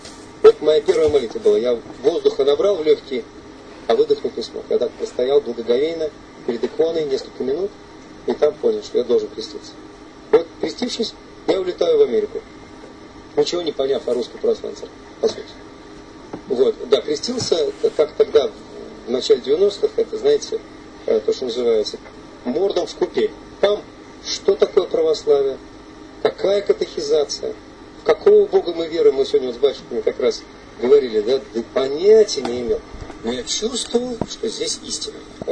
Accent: Moscow, Russia; Я сам родился и вырос в Москве.

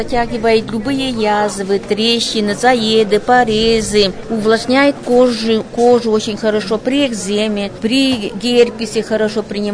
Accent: Mari El, Russia; Я приехала из Республики Мариэл.

